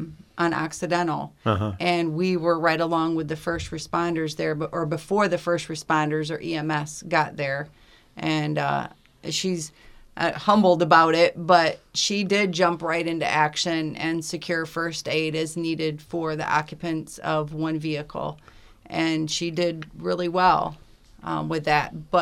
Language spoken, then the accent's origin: English; Adrian, Michigan, United States; We are from Adrian, and we do commute out there to Tecumseh, so not hugely familiar with the area, but we do the commute.